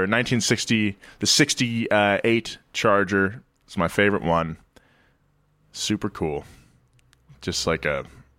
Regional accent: British Columbia, Canada; I grew up in Rust Valley.

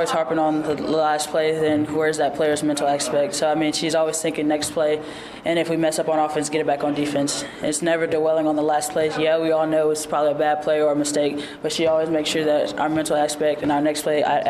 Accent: Louisiana, United States; I mean, I grew up in Louisiana all my life, so I knew what it was like.

